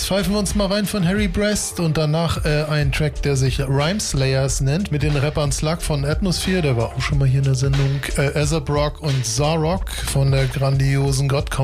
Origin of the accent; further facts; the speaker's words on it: Zwickau, Saxony, Germany; now in Leipzig, Germany; Ich komme eigentlich aus Zwickau und bin vor 10 Jahren nach Leipzig gezogen, genau.